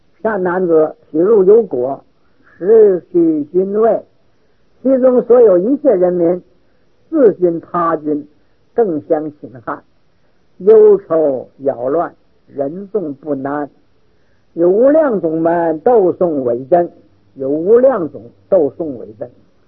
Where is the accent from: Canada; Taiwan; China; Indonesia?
China; Northeast China; 我生在东北，东北那时候土匪很厉害，我小时候，那是三省嘛